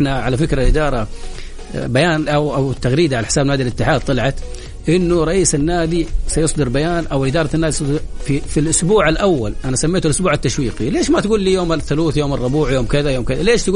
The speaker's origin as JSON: {"language": "Arabic", "country": "Saudi Arabia", "said": "شوف احنا كجمهور سعودي احنا زعلانين"}